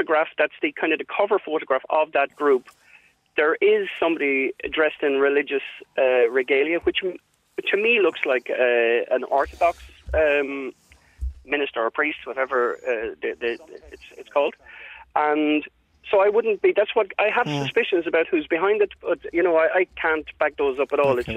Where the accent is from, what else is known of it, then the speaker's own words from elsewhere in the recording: Wexford, Leinster, Ireland; I'm originally from Wexford